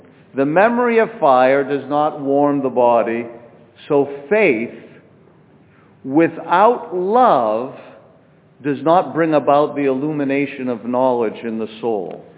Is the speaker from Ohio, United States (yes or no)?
no; Boston, Massachusetts, United States; also born or lived in Louisville; but where I was in Louisville or where I grew up in Boston, it gets cold.